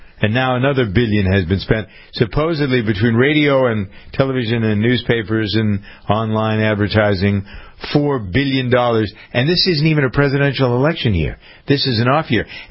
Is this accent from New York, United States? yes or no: no; Framingham, Massachusetts, United States; it was my friend who's chairman of the city council in my hometown of Framingham.